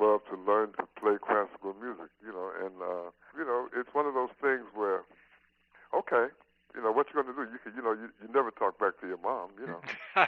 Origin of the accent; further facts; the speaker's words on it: New York City, New York, United States; I grew up in Harlem, 122nd Street between 7th and 8th, three blocks from the immortal Apollo Theater.